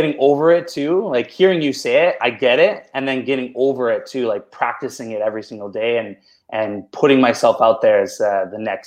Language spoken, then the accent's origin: English; Vancouver, British Columbia, Canada; now in Montreal, Canada; Originally from Vancouver, BC. Visiting my family right now, but I currently live in Montreal, Quebec.